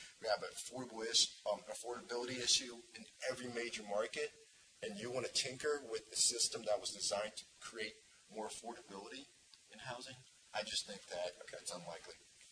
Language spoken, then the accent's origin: English; Washington, District of Columbia, United States; I'm from Washington, D.C.